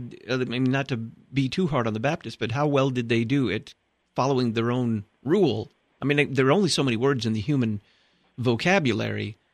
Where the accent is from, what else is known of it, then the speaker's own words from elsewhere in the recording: the South, United States; I grew up in the Bible Belt